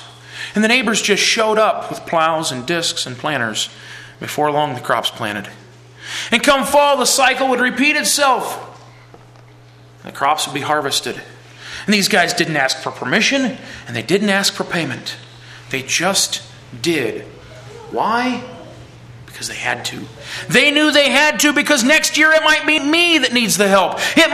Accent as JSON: {"language": "English", "region": "Minnesota", "country": "United States", "said": "Now I come from Minnesota, the land of corn and dirt and the occasional dairy cow."}